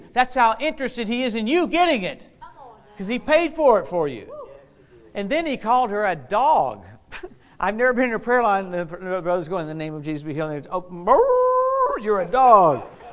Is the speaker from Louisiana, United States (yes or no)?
yes; Louisiana, United States; I grew up in Louisiana, which is scary how families there are fighting over a little piece of land.